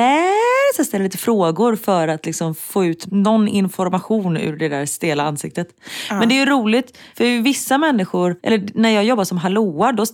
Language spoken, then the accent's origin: Swedish; Gothenburg, Västra Götaland County, Sweden; accent: Gothenburg dialect; I och med att jag lärde mig rikssvenska när jag gick på Balettakademin, så blev det liksom att när jag gick in i jobbmode så blev det att jag slätade bort min göteborgska.